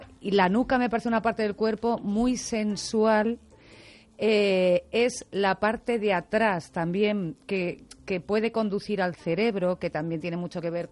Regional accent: Madrid, Community of Madrid, Spain; soy madrileña

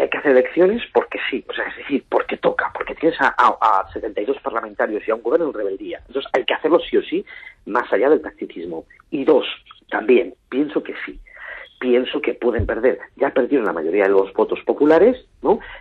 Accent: Catalonia, Spain; y yo digo como catalán y español, sufrir esta injusticia, esta doble dualidad.

